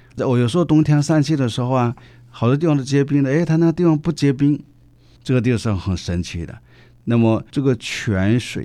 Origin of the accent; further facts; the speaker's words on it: China; now in Canada; 我们作为一个中国人在加拿大